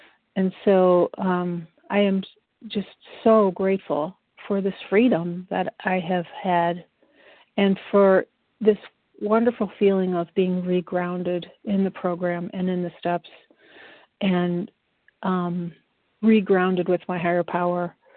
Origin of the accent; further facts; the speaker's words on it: Chicago, Illinois, United States; from Chicago, a compulsive overeater, abstinent today by the grace of God and the fellowship of this program.